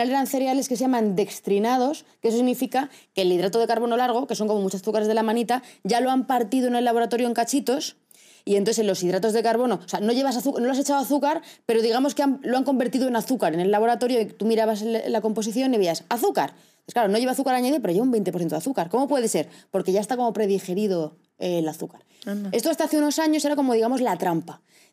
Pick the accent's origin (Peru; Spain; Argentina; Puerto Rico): Spain; Castilla-La Mancha; soy de Castilla-La Mancha y allí somos productores a tope